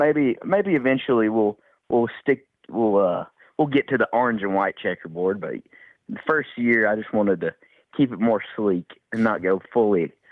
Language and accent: English; Tennessee, United States; Oh yeah, I grew up on the Tennessee River, so.